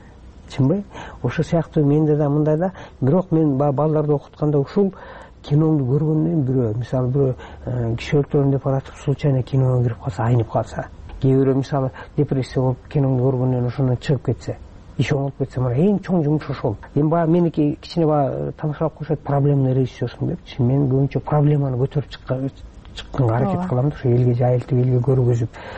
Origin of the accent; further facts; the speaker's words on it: Naryn, Naryn Region, Kyrgyzstan; Мен өзүм Нарында чоңойдум.